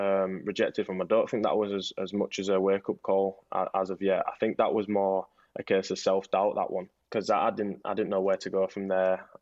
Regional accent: York, Yorkshire and the Humber, United Kingdom; born there; I was born in York.

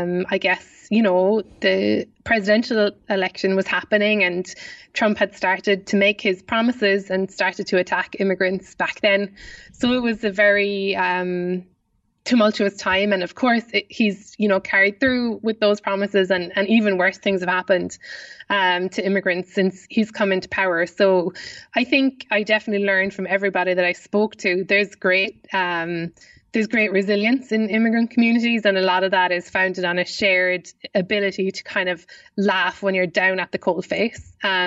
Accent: Kansas City, United States; I'm from Kansas City.

